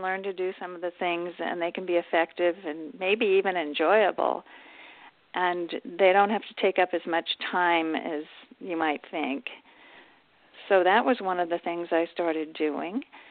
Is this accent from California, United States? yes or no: yes; California, United States; drove across back to my home town in the Bay Area in near San Francisco.